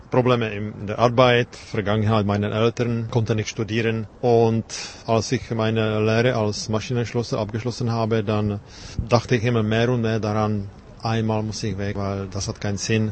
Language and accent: German; Switzerland; now in Czech Republic; offiziell ab Mitte 2003 bin ich als Schweizer, Auslandsschweizer mit Dauerbewilligung in der Tschechischen Republik als engagierter Bürger und Journalist tätig.